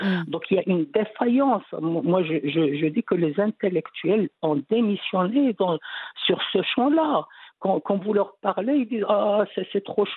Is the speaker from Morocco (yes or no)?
yes; Morocco; nous aussi nous sommes des Marocains, nous aussi nous sommes des musulmans. Et ce qui est la réalité, nous sommes tous issus de familles musulmanes